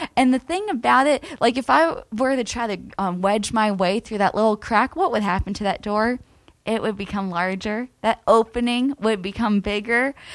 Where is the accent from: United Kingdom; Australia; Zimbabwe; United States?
United States; Miami, Florida; Well, you know, I grew up in Miami, grew up in a ministry family, passionate about God, just excited about his plan.